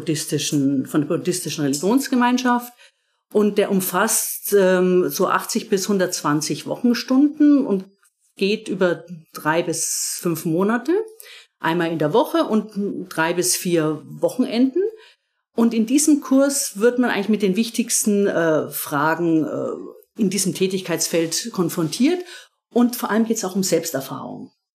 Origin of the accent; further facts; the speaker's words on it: Bavaria, Germany; also born or lived in Munich; Ich bin aufgewachsen in Deutschland, also in Mittelfranken. Habe lang in München und im Münchner Raum gelebt.